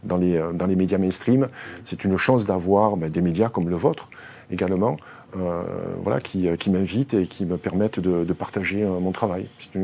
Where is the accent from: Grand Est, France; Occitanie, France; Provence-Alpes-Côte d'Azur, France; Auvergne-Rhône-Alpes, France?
Provence-Alpes-Côte d'Azur, France; Aubagne; born there; Moi, je suis un Français, je suis né à Aubagne, en Provence. Donc voilà, je suis très attaché à ma terre, je suis très attaché à mon pays.